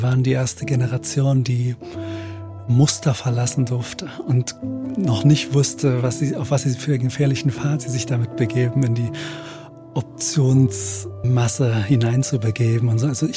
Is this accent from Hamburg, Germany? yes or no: no; Thuringia, Germany; accent: Eichsfeld dialect; Und da hole ich meinen alten Eichsfelder Dialekt nochmal ein bisschen raus.